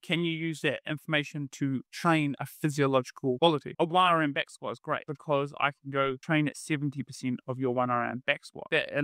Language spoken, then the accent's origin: English; New Zealand; also born or lived in Wollongong; I am originally from New Zealand, from the South, not the Deep South